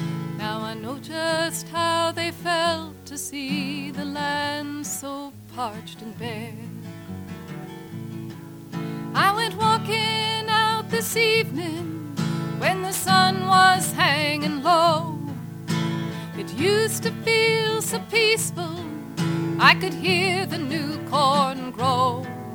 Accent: Olympia, Washington, United States; I was singing close to my hometown, which was Olympia, and my mother came to hear me.

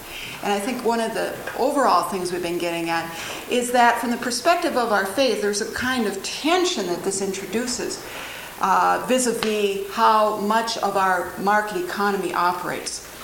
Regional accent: Chicago, Illinois, United States; I'm from Chicago

